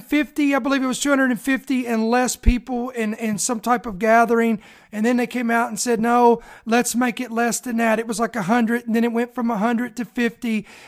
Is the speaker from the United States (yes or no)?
yes; Indiana, United States; and 1 in Indiana. That's my home state.